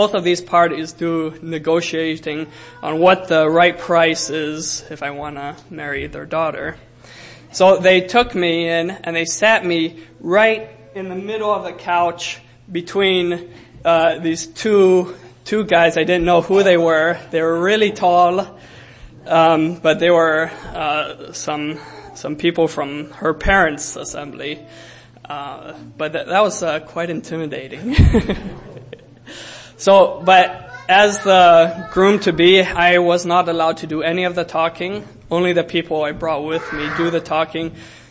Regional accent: Zambia; I didn't know her at all until I went back to Zambia in 2013

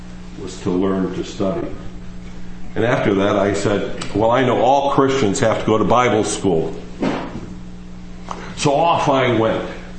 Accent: United States; I'm in America. Of course, I'm an American. I'm really arrogant.

